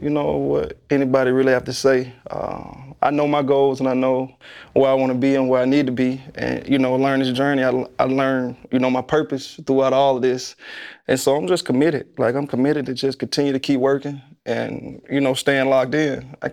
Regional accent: Tuscaloosa, Alabama, United States; I'm from Tuscaloosa.

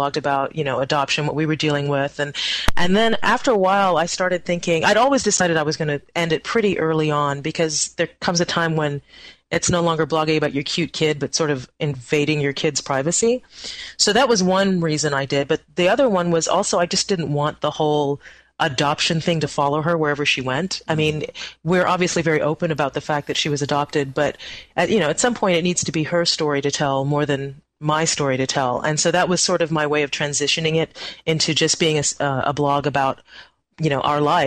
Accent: Trinidad & Tobago; I'm obviously from Trinidad and my husband's English, and we were living in Texas at the time

